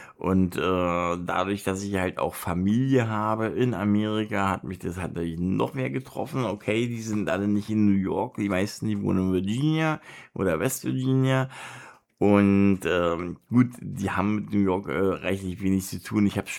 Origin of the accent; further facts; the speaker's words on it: Berlin, Germany; habe ja da in Berlin gewohnt, ich bin ja Berliner.